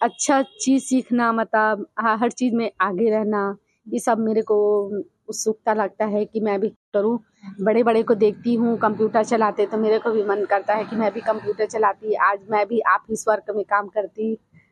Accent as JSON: {"language": "Hindi", "town": "Sipat", "region": "Chhattisgarh", "country": "India", "said": "मैं सीपात बलौदा से हूँ। मेरा यहाँ आना दो साल हो गया यहाँ आके।"}